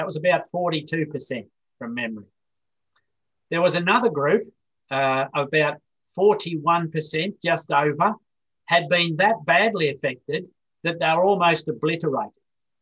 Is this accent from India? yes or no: no; Australia; born there; my family had a gold mine in Australia right up until my early days. So they worked in the gold mining industry in where I was born in Australia.